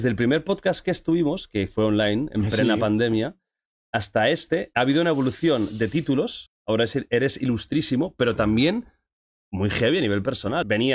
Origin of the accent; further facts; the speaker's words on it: Canary Islands, Spain; Ahí está, mi tierra. Lo más bonito de España.